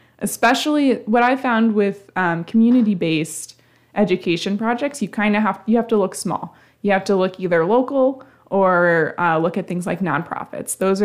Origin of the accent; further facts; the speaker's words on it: Dayton, Ohio, United States; So, I'm originally from the Dayton, Ohio area, which is obviously not near here. I grew up all my life in Ohio, and I kind of just decided to keep my Midwest trend going.